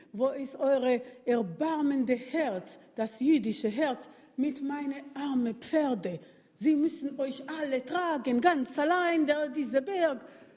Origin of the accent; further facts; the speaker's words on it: Jerusalem, Jerusalem District, Israel; Als ich letztes Mal in meine Heimat war, ging ich in die Stadt Jerusalem spazieren. Nicht weit von Shuk Machne Yehuda, der israelische Markt, da habe ich mal gewohnt, als ich noch dort gelebt habe.